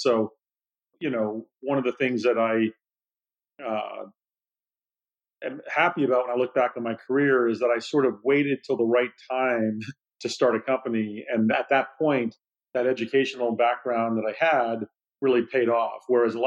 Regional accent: California, United States; growing up in the Silicon Valley

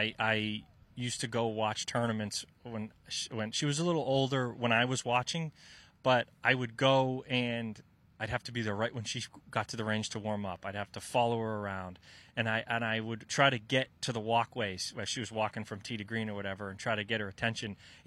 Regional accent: New England, United States; knowing that that was in my family growing up in New England

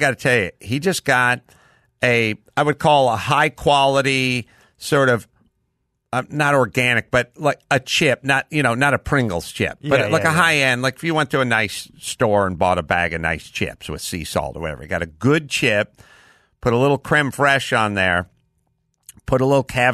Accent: North Hollywood, California, United States; And I go, I'm from North Hollywood. I don't really go for that stuff.

